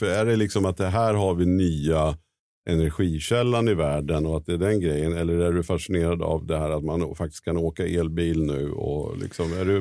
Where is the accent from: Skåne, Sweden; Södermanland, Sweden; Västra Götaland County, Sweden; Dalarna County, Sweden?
Södermanland, Sweden; Nyköping; Jag är från Nyköping.